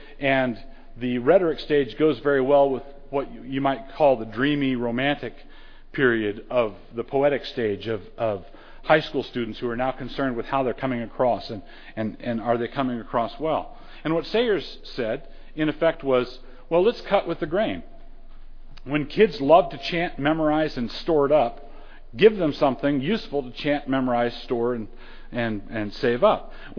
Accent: Annapolis, Maryland, United States; also born or lived in Ann Arbor, Michigan; I grew up in Annapolis, Maryland. We went to Ann Arbor for a few years. So I was in high school. My high school years were in Ann Arbor

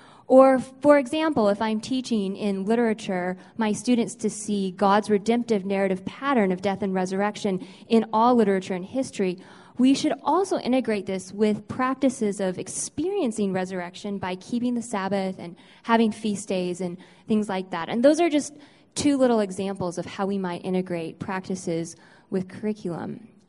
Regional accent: Boise, Idaho, United States; from Boise, Idaho, and I was asked to be part of this panel

